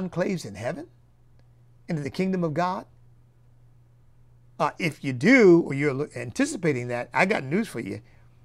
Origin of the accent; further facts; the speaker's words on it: United States; I'm an American. I happen to have African ancestry in my background, and I have got British ancestry in my background, as I've learned. But I'm an American.